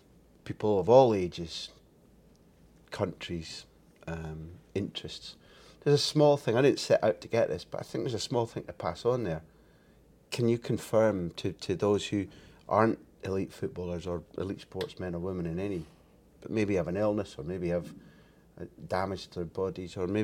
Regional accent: Scotland, United Kingdom; I think I saw it as a Scot

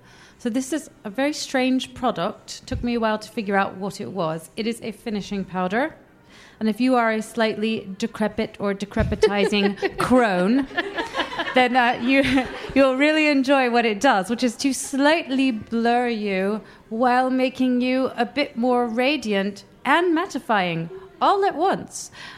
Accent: London, United Kingdom; I'm from London.

